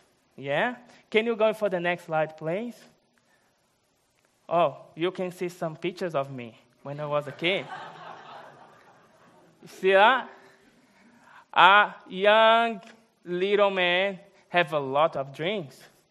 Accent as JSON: {"language": "English", "country": "Brazil", "second_language": "English", "said": "I'm from Brazil. I'm 32 years old."}